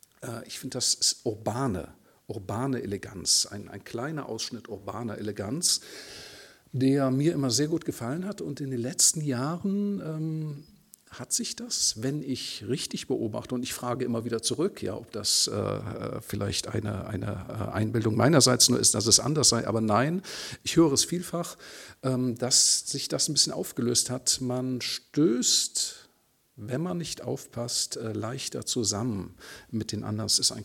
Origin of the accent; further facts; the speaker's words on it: Cologne, North Rhine-Westphalia, Germany; ich komme aus Köln